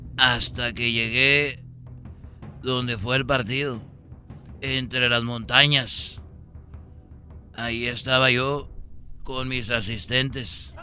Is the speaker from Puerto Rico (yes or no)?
no; Jalisco, Mexico; yo soy de Jalisco